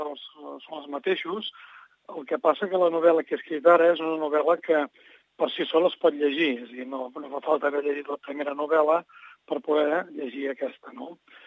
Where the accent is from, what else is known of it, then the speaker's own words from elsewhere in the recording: Calonge, Catalonia, Spain; quan jo era petit, que vivia a Calonge, que és un barri de Puigdevell